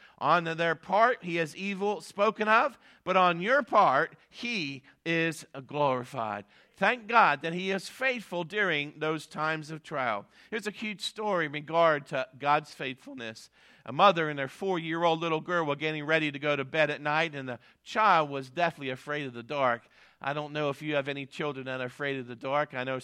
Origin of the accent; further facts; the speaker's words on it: Pennsylvania, United States; I love Penn State because I'm from Pennsylvania